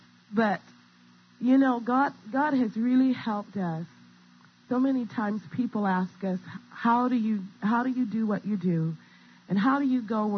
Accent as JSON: {"language": "English", "region": "West Coast", "country": "United States", "tie": "born or raised there", "said": "I was raised on the West Coast"}